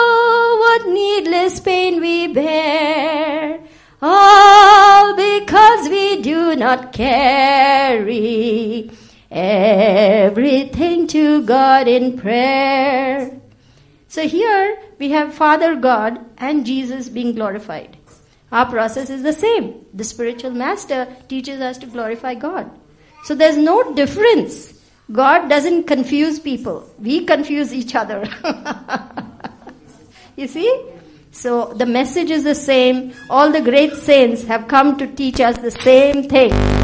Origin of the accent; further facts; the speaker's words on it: India; I'm from India